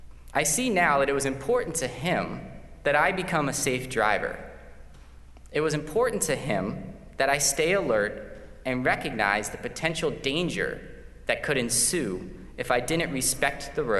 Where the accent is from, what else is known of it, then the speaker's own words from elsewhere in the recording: Pennsylvania, United States; Now, I'm originally from Pennsylvania